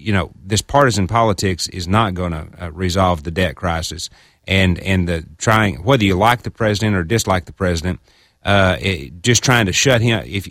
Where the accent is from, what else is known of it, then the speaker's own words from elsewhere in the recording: Brooklyn, Arkansas, United States; I grew up in Brooklyn, which is between Jonesboro and Paragould. I'm a Craighead County boy. Went to Brooklyn Public Schools there